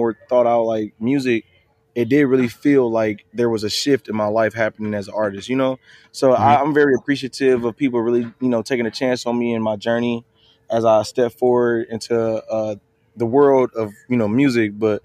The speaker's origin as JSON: {"language": "English", "town": "Milwaukee", "region": "Wisconsin", "country": "United States", "said": "I'm from Milwaukee, Wisconsin, and I'm happy to be here today."}